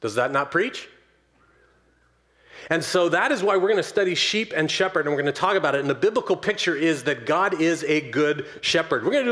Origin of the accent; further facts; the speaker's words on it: Oakland, California, United States; Like, I grew up in Oakland. I didn't see a sheep.